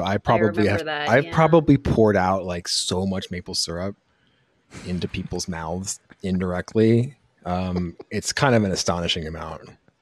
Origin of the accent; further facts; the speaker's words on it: Greenwich, Connecticut, United States; Oh, I grew up in Greenwich, Connecticut. So that is like a very New England location.